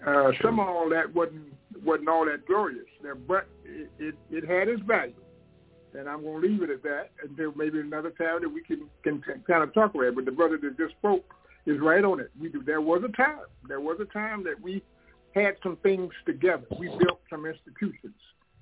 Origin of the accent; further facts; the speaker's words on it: Durham, North Carolina, United States; Yeah, Dr. Bruce and I, and myself, we are from Durham. I was born and raised in Durham. He was too.